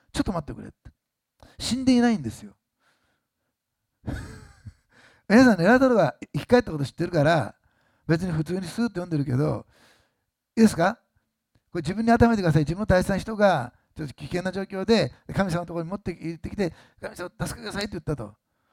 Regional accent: Osaka, Japan; 私大阪で生まれ育ったからね、天の川っていうのをね、図鑑でしか知らなかったね。

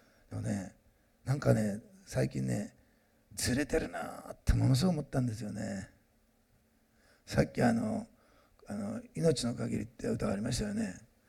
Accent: Osaka, Japan; born there; 私、大阪生まれだから、着るものどうでもいいんです。履き物もどうでもいいんです。人の評価なんて気にしないんです。だけど、食べるものには、関心と興味があるんです。大阪生まれだから、根っからの。

